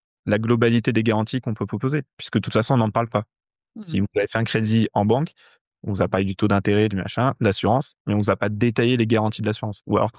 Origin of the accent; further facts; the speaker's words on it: Limoges, Nouvelle-Aquitaine, France; Limoges, c'est là où j'ai grandi, c'est là où j'ai toute ma famille, mes amis.